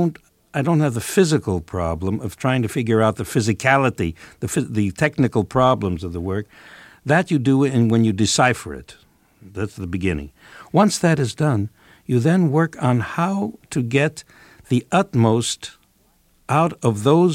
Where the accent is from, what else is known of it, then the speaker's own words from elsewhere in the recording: San Francisco, California, United States; When I grew up in San Francisco, to be a member of the San Francisco Symphony